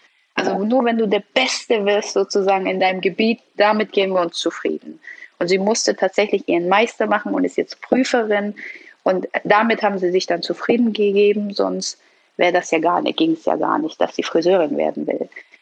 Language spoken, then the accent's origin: German; Iran; also ich glaube, dieses sehr interessiert sein ist eine sehr, sehr gute Eigenschaft der Iraner